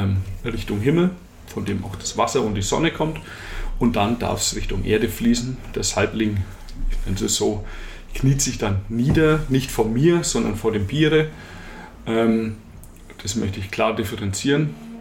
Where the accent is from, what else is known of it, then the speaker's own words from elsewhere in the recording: Bavaria, Germany; Wir sind aus Oberfranken und ein Seidler kriegst du und das ist es.